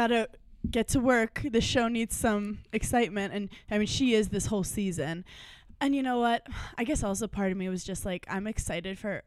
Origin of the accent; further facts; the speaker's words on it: Brooklyn, New York, United States; And like, I'm from Brooklyn.